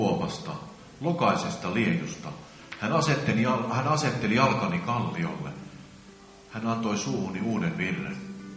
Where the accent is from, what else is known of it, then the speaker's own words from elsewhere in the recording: Tyrnävä, North Ostrobothnia, Finland; ja mä oon kotoisin tuolta Tyrnävältä. Mä oon 40-vuotias nuori mies ja mä oon saanut tulla uskoon noin 15-16 vuotta sitten.